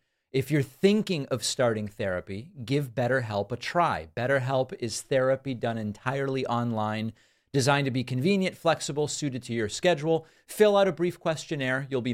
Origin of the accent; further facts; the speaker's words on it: Argentina; born there; first language Spanish; English is a second language; I first learned Spanish when I was born in Argentina. Then I learned English. I learned some Hebrew in Hebrew school. I learned French in junior and high school.